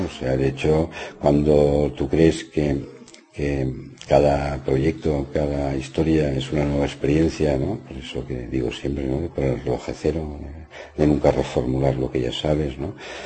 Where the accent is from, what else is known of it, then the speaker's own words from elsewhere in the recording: Barcelona, Catalonia, Spain; mi infancia me había recorrido en Gracia, había nacido en Gracia